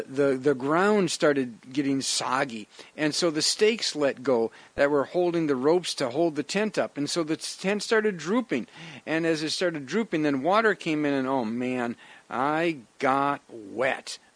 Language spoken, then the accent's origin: English; Wisconsin, United States; Now, as a kid growing up in Wisconsin, I remember camping sometimes with Boy Scouts in the middle of summer